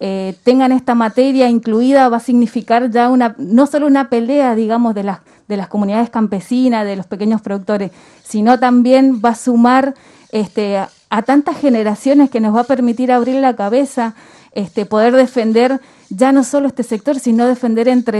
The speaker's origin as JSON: {"language": "Spanish", "region": "Mendoza", "country": "Argentina", "said": "yo soy de Mendoza y estoy acá representando"}